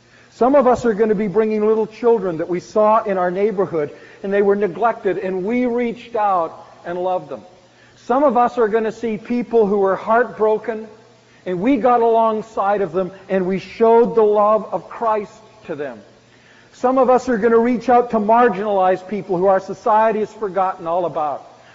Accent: Vancouver, British Columbia, Canada; also born or lived in Dallas / Winnipeg / Calgary; from growing up in Vancouver, to being in Dallas, to being in Winnipeg, to being in Calgary.

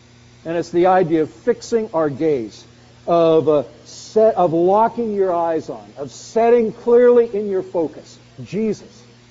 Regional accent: Canada; As a Canadian, there is one vivid memory in my mind

